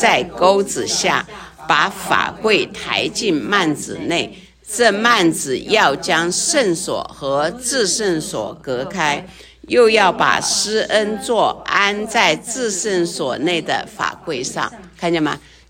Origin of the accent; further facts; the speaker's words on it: China; 我们中国人心底里边最想的哈是什么？天人合一